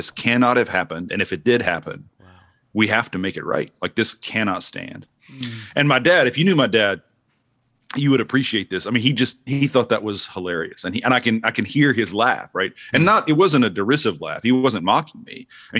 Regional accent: Oklahoma, United States; So I'm growing up in Oklahoma. I never thought I would want to be back in Oklahoma weather.

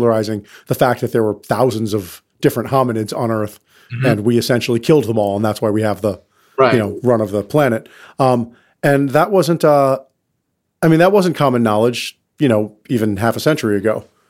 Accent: Katonah, New York, United States; So I grew up in Katona, which is the town that Bedford Falls is modeled after

